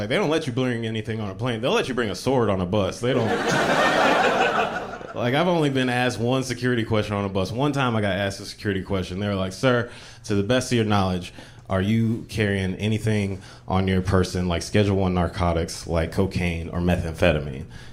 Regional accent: the South, United States; now in New York, United States; I live in New York. I'm not from New York originally. I'm from the South. I moved to New York from the South

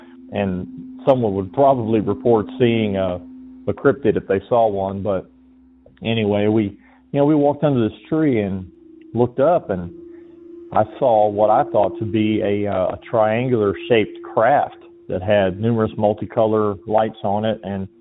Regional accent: Georgia, United States; I'm originally from Georgia, and I was stationed at Kadena Air Force Base in Okinawa, Japan from 2000 to 2003.

